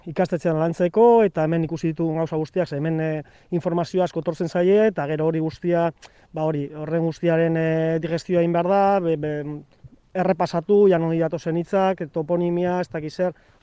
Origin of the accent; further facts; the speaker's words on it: Getxo, Basque Country, Spain; Nik Getxokoa naiz eta inoiz ezagutzen nituen lekuak